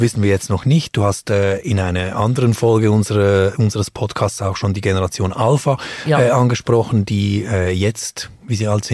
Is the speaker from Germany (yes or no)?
no; Switzerland; weshalb sind wir Schweizer